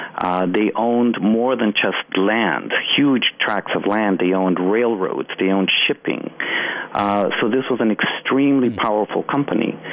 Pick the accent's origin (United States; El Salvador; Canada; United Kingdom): El Salvador; for example, I'm from El Salvador